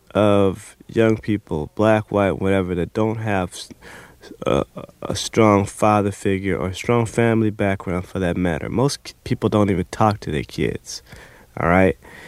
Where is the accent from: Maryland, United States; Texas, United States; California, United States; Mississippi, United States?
California, United States; Inglewood; I grew up on Vermont and Hunter first, and in a part of South L.A. known as Inglewood, in the flight path of LAX.